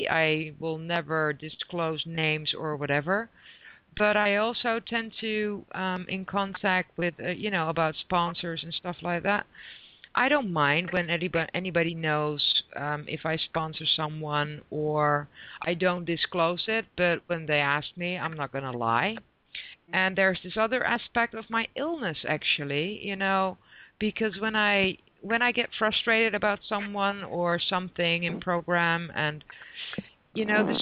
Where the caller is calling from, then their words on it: Netherlands; I am calling in from the Netherlands.